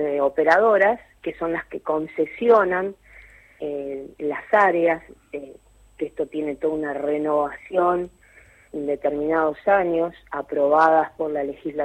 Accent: Catriel, Río Negro, Argentina; procedo de la localidad de Catriel. Catriel está emplazada en el punto noreste de lo que es el comienzo y el inicio de la Patagonia Argentina.

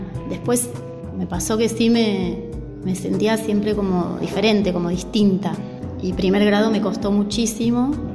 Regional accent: Castelar, Buenos Aires Province, Argentina; Yo nací en Castelar, me crié en Castelar, mis viejos eran de Castelar

